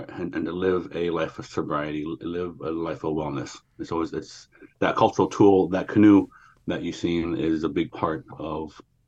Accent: Metlakatla, Alaska, United States; I'm from Metlakatla, Alaska

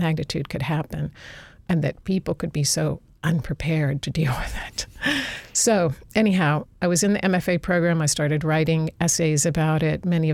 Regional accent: Asheville, North Carolina, United States; now in Alaska, United States; So I've lived in Alaska for 35 years now. I grew up in Asheville, North Carolina. So I grew up in the mountains.

